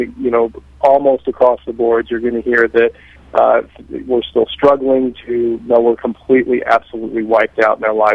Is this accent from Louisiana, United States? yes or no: no; Houston, Texas, United States; Well, I'm from Houston originally, and I spent some of my favorite times in childhood down in Galveston in the Gulf of Mexico fishing and playing on the beach and that kind of thing